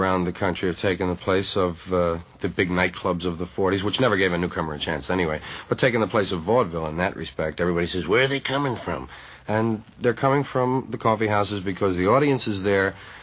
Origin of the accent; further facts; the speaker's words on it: New York, United States; I was brought up in the Upper West Side around 125th in Amsterdam.